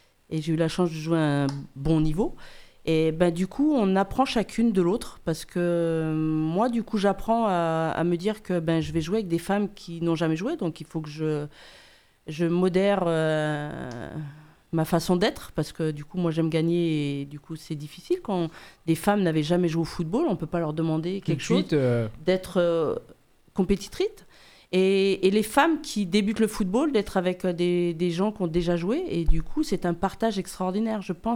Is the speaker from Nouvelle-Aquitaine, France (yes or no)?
yes; Nouvelle-Aquitaine, France; Alors, on est quelques-unes de Dordogne, donc on s'entraîne en Dordogne.